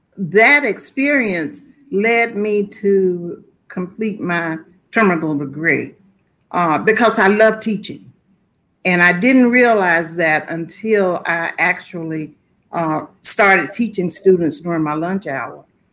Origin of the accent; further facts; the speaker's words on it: Lewisburg, United States; So growing up in Lewisburg, it's a small town.